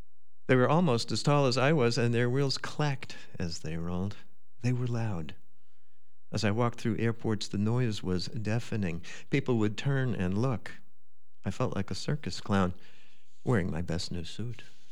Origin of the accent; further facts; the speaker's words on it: New York, United States; accent: New York; flew to New York, the center of the business in those days. 5 minutes after landing, I reverted to my native accent.